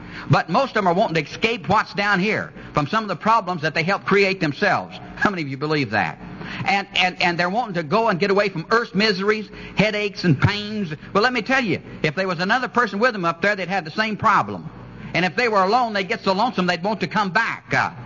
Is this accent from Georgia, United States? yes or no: no; California, United States; I began to look at the country I was raised in California, up and down that coastline.